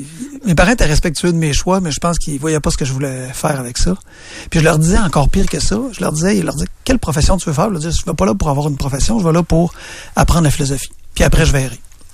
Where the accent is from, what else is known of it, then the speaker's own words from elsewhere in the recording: Limoilou, Quebec, Canada; now in Sainte-Foy, Canada; Mais j'ai passé presque 25 ans de ma vie à Limoilou.